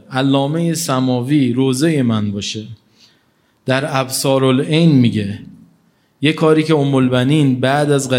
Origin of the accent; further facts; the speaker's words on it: Iran; تا متوجه شد من ایرانیم اومد بیرون